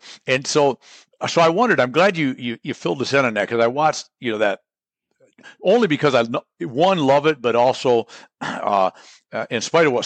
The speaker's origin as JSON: {"language": "English", "town": "Carson City", "region": "Michigan", "country": "United States", "tie": "born or raised there", "said": "growing up in Carson City, Ionia was one of four of the big towns that we would go to something."}